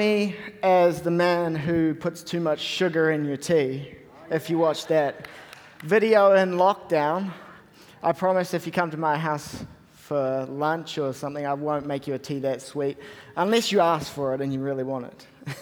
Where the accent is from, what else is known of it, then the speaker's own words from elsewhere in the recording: Whangarei, Northland, New Zealand; Something you may not know about me is I'm from Whangarei, which is up the top of the North Island